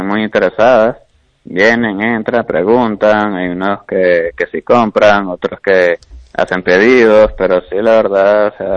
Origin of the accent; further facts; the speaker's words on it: Venezuela; moved away as an adult; yo ya lo tenía planteado desde donde vengo, que soy de Venezuela.